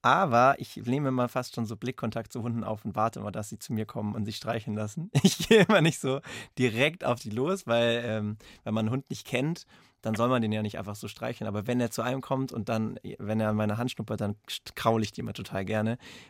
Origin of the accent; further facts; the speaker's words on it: Stuttgart, Baden-Württemberg, Germany; in Degerloch, wo ich herkomme.